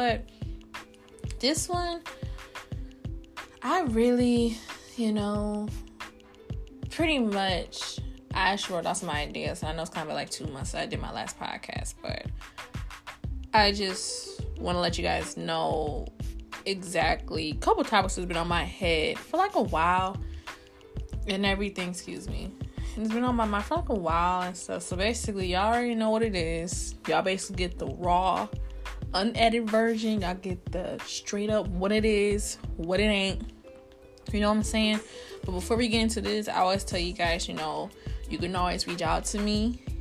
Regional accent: Michigan, United States; now in Florida, United States; I'm from Michigan. I'm recently just moved down to Florida. I've been down here since September 2018. So I would say I lost myself when I moved to West Bloomfield.

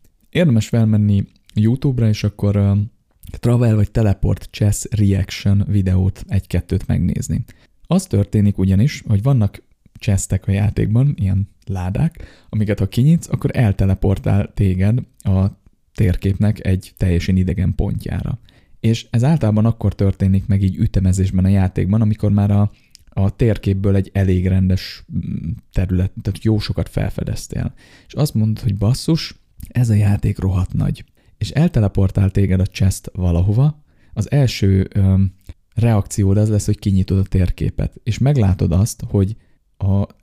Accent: Kisújszállás, Jász-Nagykun-Szolnok, Hungary; még kisújszálláson, ahol én születtem, származom

